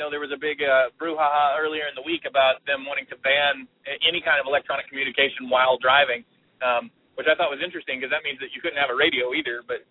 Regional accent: Kentucky, United States; I attended PodCamp Cincinnati here, and I'm from Northern Kentucky.

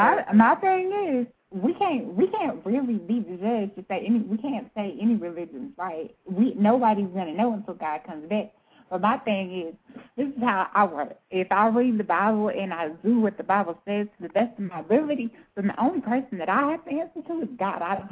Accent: Georgia, United States; I was not born in Puerto Rico. I am from Georgia. That's why I have a southern accent.

